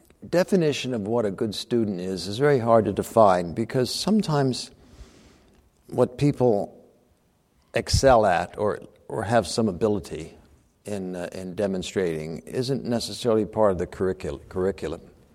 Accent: Ocean City, New Jersey, United States; born there; In this town, I was born in Ocean City, New Jersey. New Jersey, it's on the southern shore of New Jersey, on the Atlantic Ocean, an island resort.

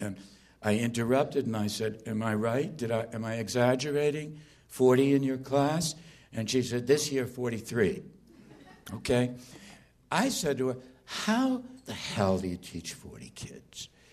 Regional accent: New England, United States; those preppy boys that I grew up with in New England

